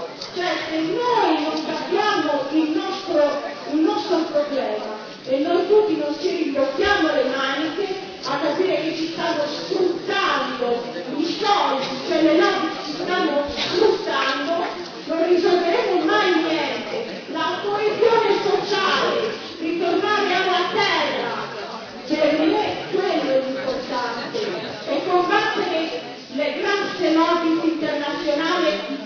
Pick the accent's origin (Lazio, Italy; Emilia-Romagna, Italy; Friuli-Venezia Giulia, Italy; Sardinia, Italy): Sardinia, Italy; vengo dalla Sardegna.